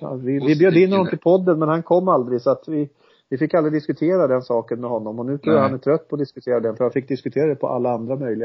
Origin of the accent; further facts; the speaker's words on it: Järfälla, Stockholm County, Sweden; i min hembygd, det vill säga Järfälla, där jag bodde i 47 år eller vad det var.